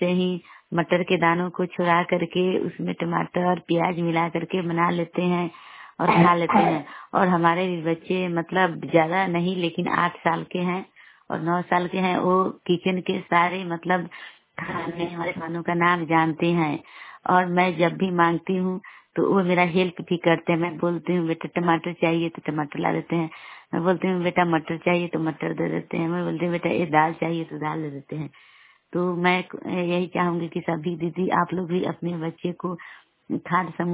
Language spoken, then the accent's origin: Hindi; Chapet, India; और मैं चेहरा क्लब ब्लॉक से सिहान पंचायत गांव चपेट की रहने वाली हूँ।